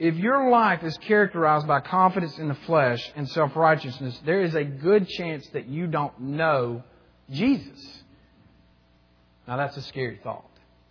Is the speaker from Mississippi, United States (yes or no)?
yes; Mississippi, United States; When I stopped having my identity in the fact that I was from Mississippi, it freed me to get to know you.